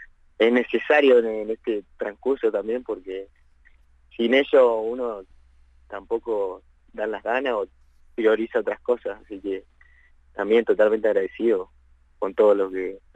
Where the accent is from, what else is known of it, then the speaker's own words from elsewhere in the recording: Centenario, Neuquén, Argentina; born there; Sí, yo soy nacido en Centenario